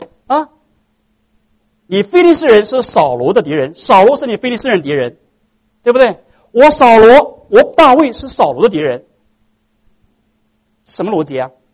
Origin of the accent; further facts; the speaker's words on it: China; 朋友，我们中国人说在外在家靠父母